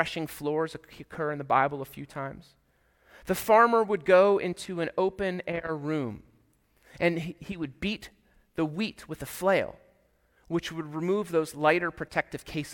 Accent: Pennsylvania, United States; Now, I grew up in York County, just about 45 minutes away from Hershey Park.

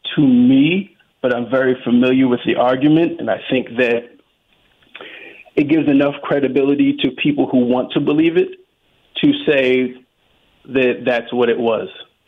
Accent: Boston, Massachusetts, United States; I'm from Boston

